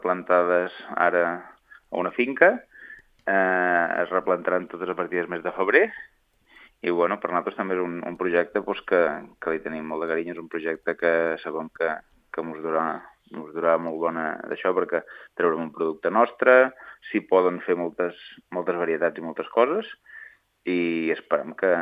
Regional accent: Formentera, Balearic Islands, Spain; Pues jo som de Cana Platera, de Can Parra.

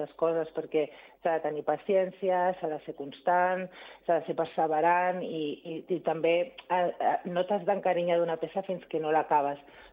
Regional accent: Barcelona, Catalonia, Spain; Jo, per exemple, que vinc molt a Barcelona i sóc del barri de Gràcia

